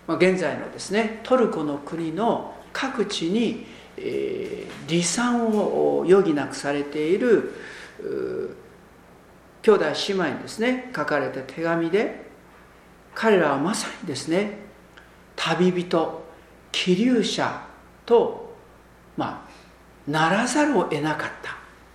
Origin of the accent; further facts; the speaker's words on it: Hiroshima, Japan; 私の場合では、であれば広島のですね、ちょうど真ん中のあたりが私のふるさとになりますけれども